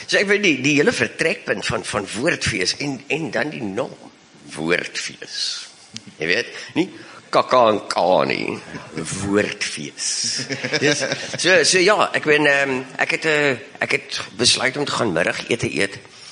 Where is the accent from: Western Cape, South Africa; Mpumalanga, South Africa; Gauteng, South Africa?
Western Cape, South Africa; Bellville; Ek kom ook van Belwel af